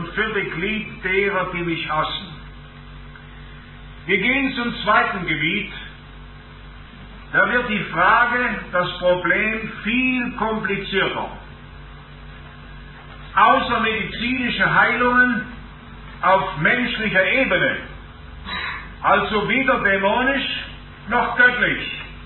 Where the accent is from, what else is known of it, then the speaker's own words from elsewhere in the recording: Germany; Bei uns in Deutschland, in Schleswig-Holstein, in der Lüneburger Heide oder im Fichtelgebirge, im Bayerischen Wald, bei uns im Süden, im Schwarzwald, überall findet man das.